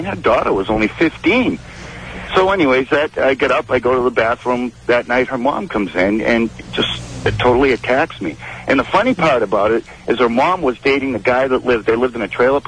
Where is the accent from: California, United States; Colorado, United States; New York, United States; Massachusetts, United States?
Massachusetts, United States; I'm from Massachusetts, but I met her up in Maine. We used to spend our summers up there.